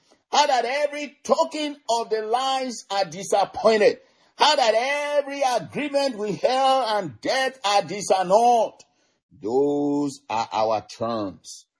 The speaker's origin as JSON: {"language": "English", "country": "Nigeria", "tie": "born or raised there", "said": "I know that firsthand growing up in Nigeria and so forth"}